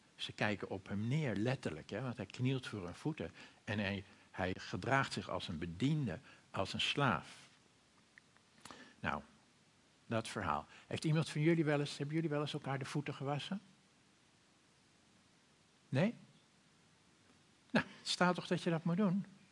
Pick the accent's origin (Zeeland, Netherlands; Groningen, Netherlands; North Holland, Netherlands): North Holland, Netherlands; Purmerend; Bij ons in Purmerend hebben we vooral honden die dat doen.